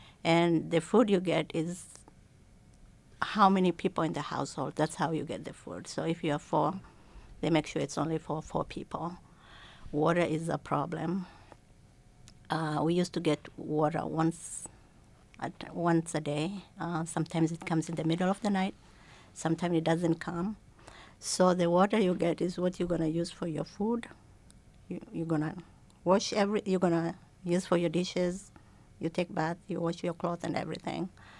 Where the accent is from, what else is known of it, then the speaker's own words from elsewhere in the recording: Somalia; now in United States; I was born in Somalia and raised in Somalia until 1991 when the civil war broke up